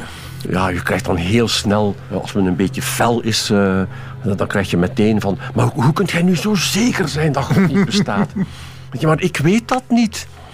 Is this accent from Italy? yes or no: no; Ghent, East Flanders, Belgium; en ik zeg het nu in mijn thuisstad, in het Gens